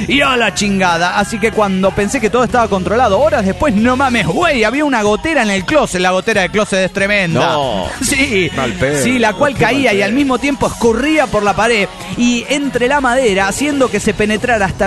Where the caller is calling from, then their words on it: Monterrey, Nuevo León, Mexico; de Monterrey, Nuevo León, México.